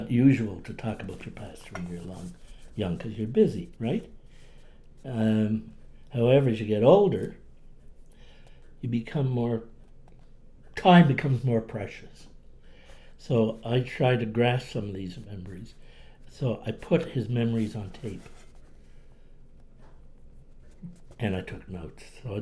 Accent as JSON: {"language": "English", "region": "Nova Scotia", "country": "Canada", "accent": "Cape Breton", "said": "I'm talking with a Cape Breton accent. You noticed?"}